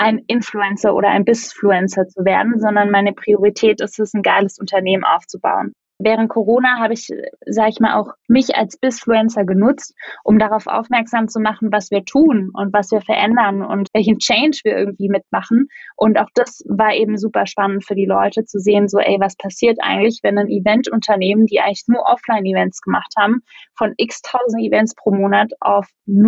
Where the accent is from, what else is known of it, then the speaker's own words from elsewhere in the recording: Baden-Württemberg, Germany; Ich komme aus dem Schwarzwald, meine Mama ist Kanadierin, daher auch mein Name